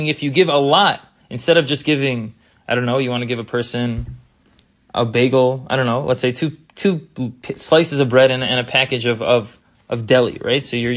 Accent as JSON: {"language": "English", "region": "New York", "country": "United States", "said": "As a New Yorker, I feel like coming in, telling you what to get at Romanian is like ridiculous."}